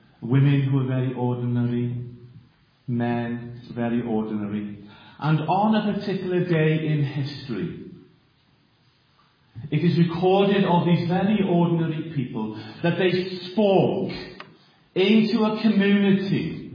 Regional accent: Wales, United Kingdom; accent: Welsh; there's a bit of a Welsh twang in my accent. I hail from South Wales

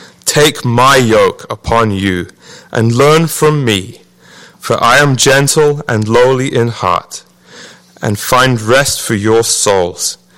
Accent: England, United Kingdom; So I guess you could say that I was born a reactionary, which is another way of saying being English.

